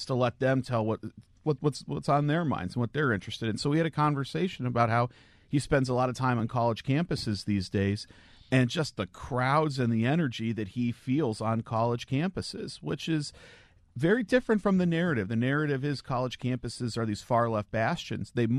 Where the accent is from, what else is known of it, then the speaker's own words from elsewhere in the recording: Cleveland, Ohio, United States; Well, I come from Cleveland, Ohio, and my hometown has really had some hard times. And growing up, I saw some hard stuff.